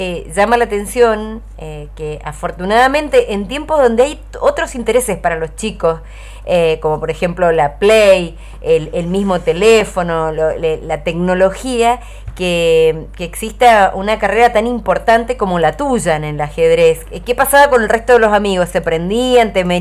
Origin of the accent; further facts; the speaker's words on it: Mendoza, Argentina; nos hacemos parte como mendocinos de este gran logro